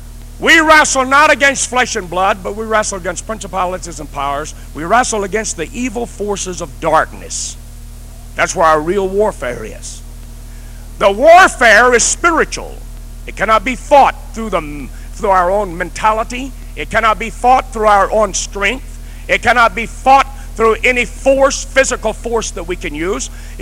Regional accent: Arkansas, United States; See, I'm from Arkansas, so I like to reason things out.

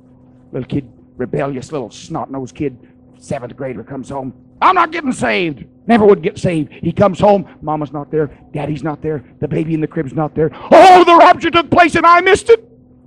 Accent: Kansas, United States; I grew up in Kansas.

